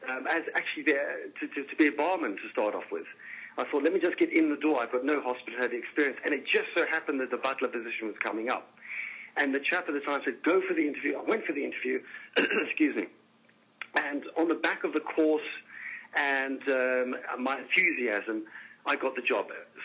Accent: Brighton, South East England, United Kingdom; born there; also born or lived in South Africa; I was born in Brighton, spent a lot of time in South Africa, came back and trained in the United Kingdom.

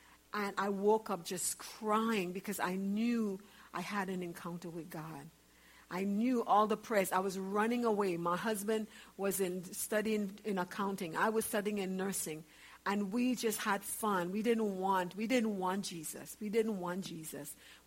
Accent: Trinidad & Tobago; born there; So I was born in Trinidad.

